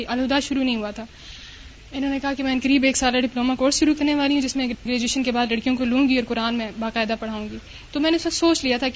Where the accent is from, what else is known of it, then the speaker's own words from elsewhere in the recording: Attock, Punjab, Pakistan; now in Islamabad, Pakistan; اور میں اسلام آباد سے آئی ہوں۔ میرا تعلق پنجاب کے شہر اٹک کے ایک گاؤں سے ہے،